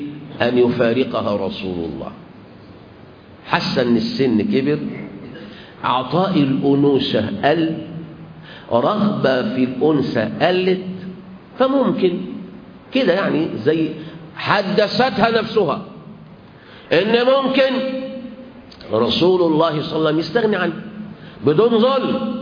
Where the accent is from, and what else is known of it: Egypt